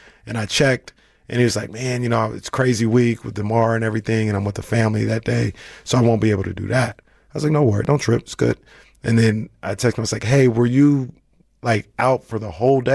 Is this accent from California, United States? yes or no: yes; Sacramento, California, United States; But I'm also from Sacramento, and this is one of the coolest things that's ever happened to this city.